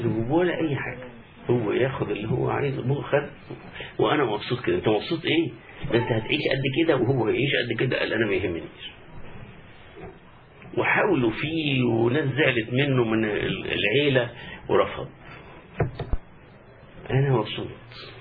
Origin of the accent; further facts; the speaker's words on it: Upper Egypt, Egypt; وأنا هختم بقصة جميلة حصلت في بلدنا الصعيد.